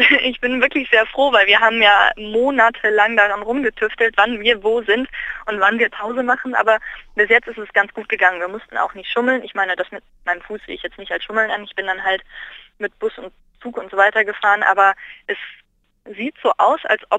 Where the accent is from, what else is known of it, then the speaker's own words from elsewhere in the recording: Bonn, North Rhine-Westphalia, Germany; now in Leipzig, Germany; also ich bin ja auch von Bonn nach Leipzig gezogen und da gab es in der Generation von meinen Eltern schon mal einen blöden Spruch, was willst du denn im dunklen Osten, da ist doch nichts.